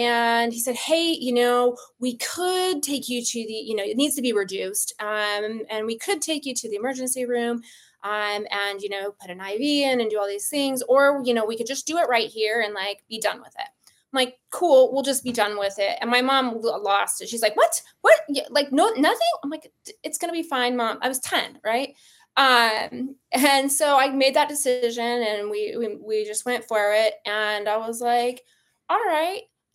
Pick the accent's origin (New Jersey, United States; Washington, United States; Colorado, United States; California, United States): Colorado, United States; Golden; So I grew up in Golden, Colorado, born and raised in Golden, Colorado